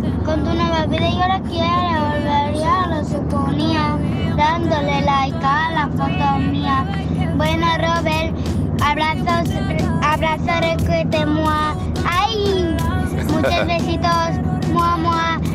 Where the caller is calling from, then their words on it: Figueres, Catalonia, Spain; de Figueras.